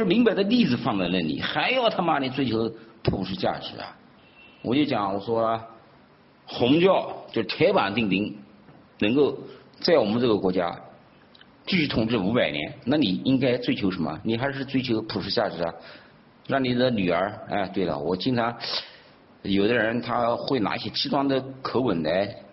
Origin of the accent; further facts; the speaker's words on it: China; 我们中国人